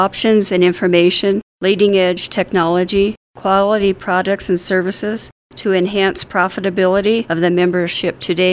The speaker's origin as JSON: {"language": "English", "town": "Kit Carson", "region": "Colorado", "country": "United States", "said": "I'm from Eastern Colorado in a little town called Kit Carson, out"}